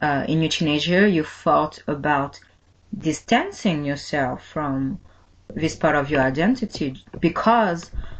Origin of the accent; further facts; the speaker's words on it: France; also born or lived in Mali; when I was growing up, I had in France, so I'm originally from Mali, and I left my country as a child.